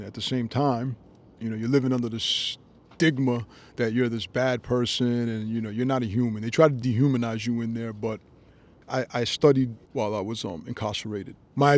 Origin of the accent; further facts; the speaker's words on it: Queens, New York, United States; born there; I was born in Queens, New York.